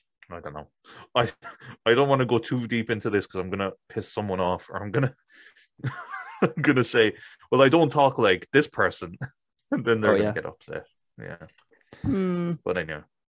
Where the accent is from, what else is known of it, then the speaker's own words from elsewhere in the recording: Clonakilty, Munster, Ireland; when people hear I'm from Cork, as in County Cork, they're like, no, you're not.